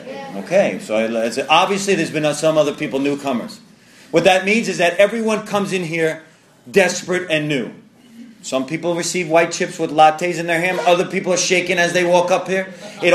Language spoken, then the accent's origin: English; New York, United States; I'm Italian from Long Island.